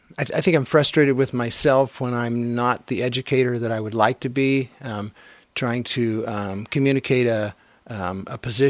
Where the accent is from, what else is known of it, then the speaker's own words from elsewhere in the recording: Scotia, California, United States; born there; I was born in Scotia in 1953, attended Fortuna Schools, graduated from Fortuna High in 71